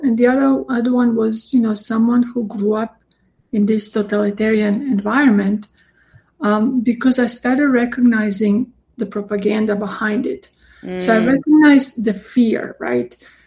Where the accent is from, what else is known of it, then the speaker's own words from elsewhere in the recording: Split, Split-Dalmatia County, Croatia; I remember, you know, being in school and he was coming to visit Split, that's where I'm from.